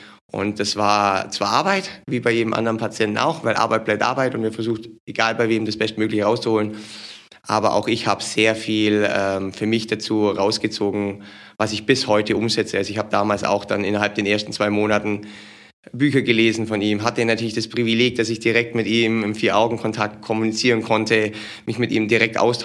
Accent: Memmingen, Bavaria, Germany; Ich bin 43 Jahre alt, komme ursprünglich, wie man vielleicht an meinem Dialekt hört, aus dem Unterallgäu, geboren in Memmingen, lebe seit knapp über 20 Jahren hier in der Region.

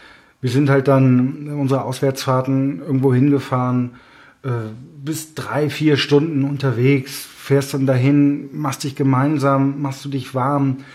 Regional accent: Schleswig-Holstein, Germany; now in Selb, Germany; Die Frage war, wo ich herkomme. Ja, aus dem schönen Tinderer Strand in Schleswig-Holstein. Aber mittlerweile fühle ich mich eigentlich hier ganz wohl oder fühle mich auch als selber hier.

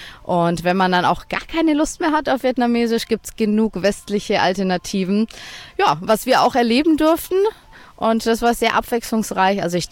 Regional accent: Rot, Germany; ich komme aus Rot, habe ein kleines Reisebüro mit meiner Familie.

